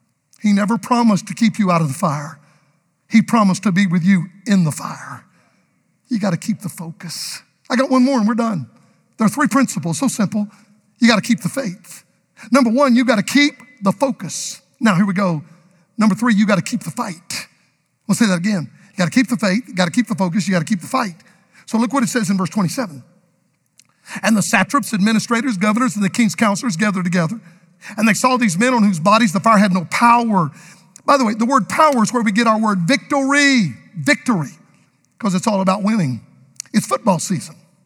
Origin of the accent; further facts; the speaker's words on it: Florida, United States; In Florida, my home state, they rub a gator head.